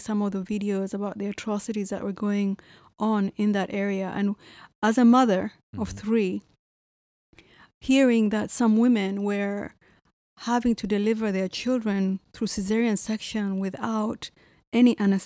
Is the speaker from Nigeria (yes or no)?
yes; Nigeria; also born or lived in Tanzania; I was born in Tanzania and raised in Nigeria